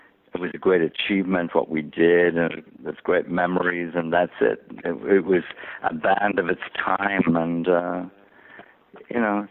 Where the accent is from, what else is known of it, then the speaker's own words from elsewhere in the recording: Ireland; it's from me growing up in Ireland and following music.